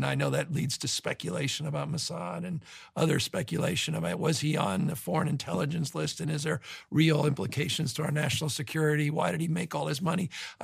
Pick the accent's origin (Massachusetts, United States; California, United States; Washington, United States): California, United States; San Francisco; I've never seen a peregrine. I grew up in San Francisco in my life.